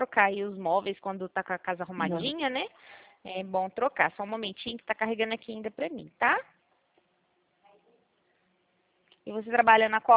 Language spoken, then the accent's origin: Portuguese; Minas Gerais, Brazil; moved away as an adult; now in São Paulo, Brazil; Bom, na minha cidade, né, lá em Minas, que eu sou de Minas, né? Mudei esse ano pra cá, pra São Paulo.